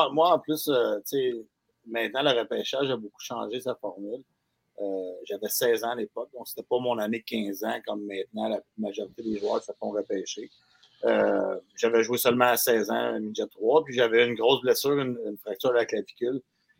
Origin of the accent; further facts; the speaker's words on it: Saint-Hubert, Quebec, Canada; now in Chambly, Canada; je suis originaire de la Rive-Sud de Montréal, à Saint-Hubert. Je demeure à Chambly maintenant, mais qui est une petite banlieue sur la Rive-Sud de Montréal, là, à quelques minutes de où j'ai grandi.